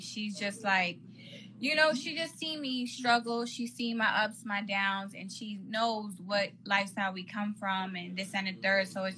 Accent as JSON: {"language": "English", "town": "Brooklyn", "region": "New York", "country": "United States", "said": "SMD, because first of all, I'm from New York."}